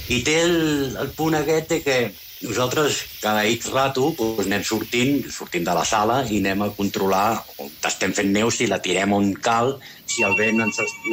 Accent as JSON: {"language": "Catalan", "town": "Barcelona", "region": "Catalonia", "country": "Spain", "tie": "born or raised there", "moved": "as an adult", "lives_now": "Cerdanya, Spain", "said": "Sí, jo soc de Barna. Jo em vaig criar a Barna. I amb 24, 25 anys, em va sortir l'oportunitat de vindre aquí a treballar."}